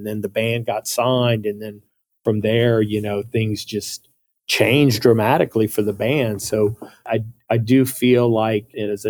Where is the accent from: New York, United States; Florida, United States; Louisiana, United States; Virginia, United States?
Louisiana, United States; Lafayette; I grew up in Lafayette, Louisiana, which is Cajun Creole country.